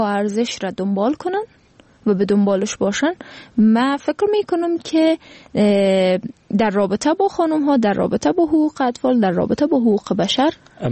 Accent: Afghanistan; به عنوان یک افغان

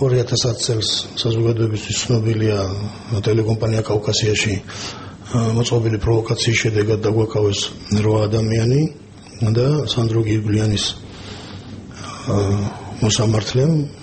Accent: Tbilisi, Georgia; თბილისში დავიბადე ტრადიციულ ქართულ ოჯახში, საბურთალოზე.

